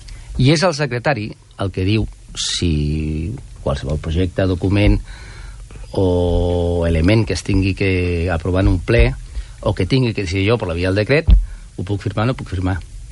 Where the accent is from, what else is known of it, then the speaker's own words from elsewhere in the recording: Santa Coloma, Catalonia, Spain; Jo vaig créixer a Santa Coloma, vaig aprendre a jugar a futbol, malament, per cert, als carrers de Santa Coloma, quan estaven asfaltats. Vaig anar al col·legi de Santa Coloma